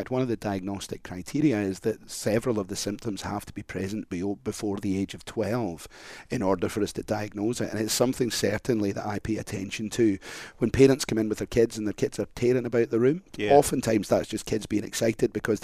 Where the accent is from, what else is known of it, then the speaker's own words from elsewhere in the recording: Scotland, United Kingdom; accent: Scottish; Some Scots struggle with purple burglar alarm. I've modulated my accent somewhat